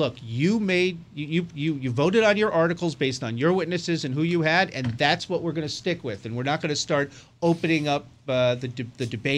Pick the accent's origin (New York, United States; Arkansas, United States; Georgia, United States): New York, United States; New York City; I grew up in New York City. What can I tell you?